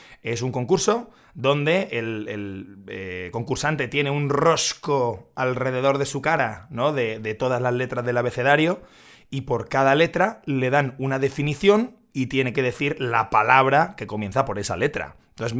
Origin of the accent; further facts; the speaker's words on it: Madrid, Community of Madrid, Spain; Hay un programa, que especialmente yo que soy de Madrid, este me gusta mucho